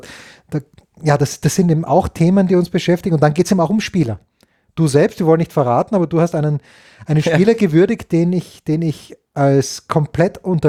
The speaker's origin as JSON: {"language": "German", "country": "Austria", "said": "ich Dolm als Österreicher"}